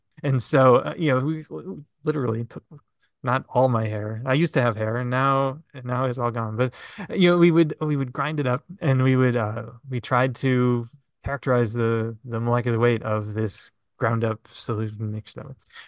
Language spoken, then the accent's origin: English; Minneapolis, Minnesota, United States; So my dad was a PhD scientist at the University of Minnesota. And so I grew up in Minneapolis and.